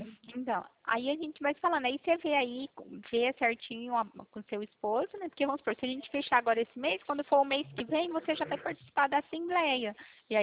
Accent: Pirassununga, São Paulo, Brazil; Não, eu sou da cidade de Pirassununga

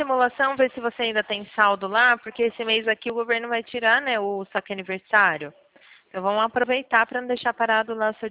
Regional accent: Itu, São Paulo, Brazil; eu sou do interior de São Paulo, Itu.

